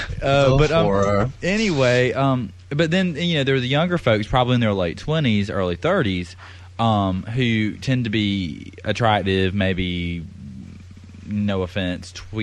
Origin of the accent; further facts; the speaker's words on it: South Carolina, United States; I am in the Charleston. I grew up in the backwoods, South Carolina, so there are no hillbillies that can...